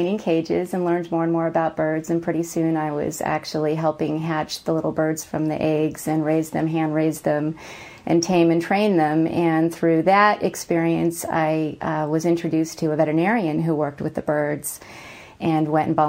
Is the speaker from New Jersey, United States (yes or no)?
no; Berkeley, California, United States; growing up in Berkeley I had heard about all my life.